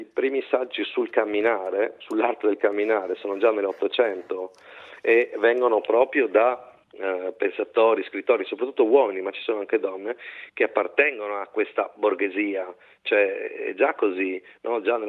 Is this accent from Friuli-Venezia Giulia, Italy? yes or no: yes; Trieste, Friuli-Venezia Giulia, Italy; io sono di Trieste e cammino molto nelle zone delle foreste della Slovenia, della Croazia, dei Balcani